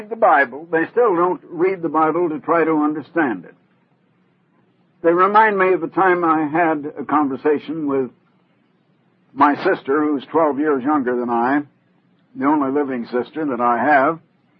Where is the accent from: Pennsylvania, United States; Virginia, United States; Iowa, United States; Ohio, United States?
Iowa, United States; born there; and I was born in Iowa, and now my sons were born in Oregon.